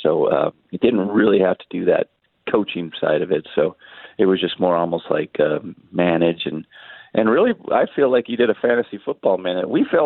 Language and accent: English; Montana, United States; I'm from Montana, so that's right.